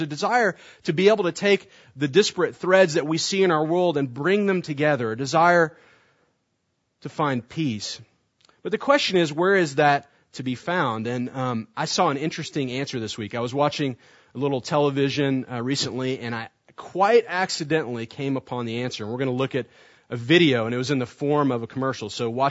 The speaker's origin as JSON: {"language": "English", "country": "United States", "said": "Okay, as an American, I look at that commercial and I think, yeah, right, the world united around soccer."}